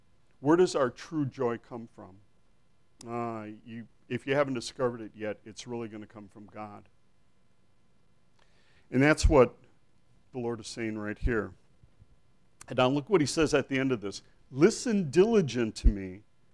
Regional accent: Milwaukee, Wisconsin, United States; born there; You know, I was born in Milwaukee, so I'll blame it on that.

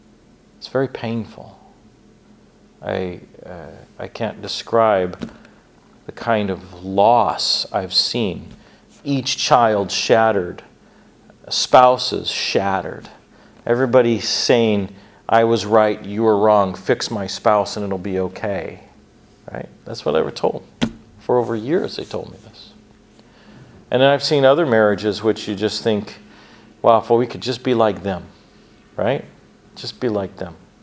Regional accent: Arkansas, United States; now in Kansas City, United States; So we are from Arkansas.

